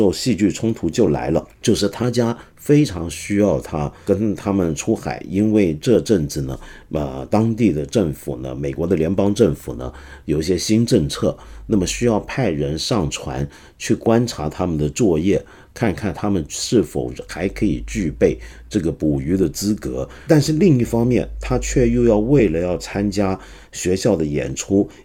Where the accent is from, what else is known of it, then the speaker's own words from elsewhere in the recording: China; 那光是我们中国人里面，我们数下来从最早有